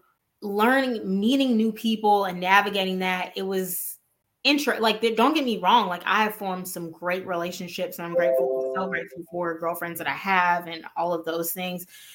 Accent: Mobile, Alabama, United States; We're both from Mobile, Alabama.

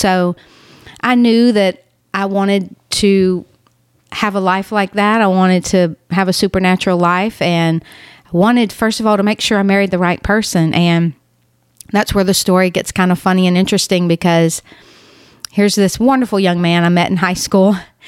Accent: Leesville, Louisiana, United States; went off to Bible college and came right back home to Leesville, my hometown

